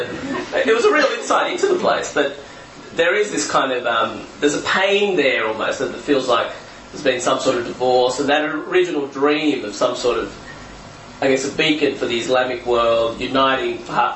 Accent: Bangladesh; now in Australia; I was originally from Bangladesh, but now I live in Australia.

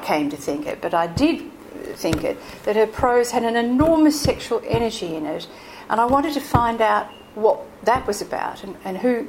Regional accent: Melbourne, Victoria, Australia; I come from Melbourne, please

